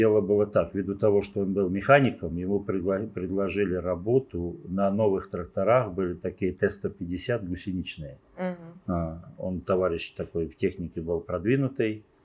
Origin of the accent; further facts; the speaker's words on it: Cherkasy Oblast, Ukraine; now in Russia; Я родился ныне за рубежом, на Украине. Угу. Есть такой Корсунь-Шевченковский район, угу, где когда-то в войну знаменитый район добивали Паулюса в Великой Отечественной. Угу. Вот там я родился, вырос.